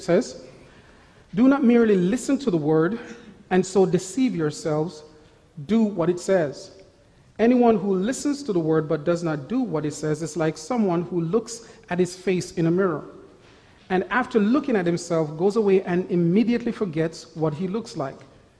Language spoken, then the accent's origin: English; Jamaica; he knows I'm from Jamaica, and the weather was very warm yesterday